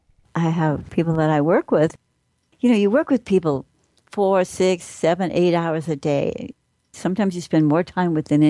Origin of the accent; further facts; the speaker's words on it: Brooklyn, New York, United States; I remember growing up in Brooklyn, people yelled when they wanted something.